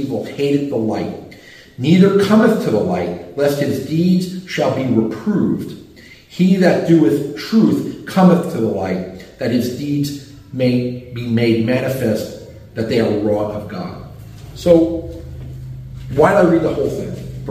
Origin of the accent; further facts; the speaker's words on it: New York City, New York, United States; Now, I grew up in New York, and one of the things that we had when I was a kid